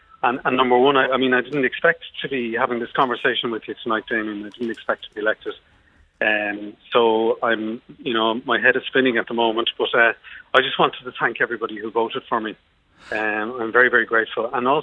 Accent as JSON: {"language": "English", "town": "Finglas", "region": "Leinster", "country": "Ireland", "said": "I'm from Finglas, which is a population of about 70,000."}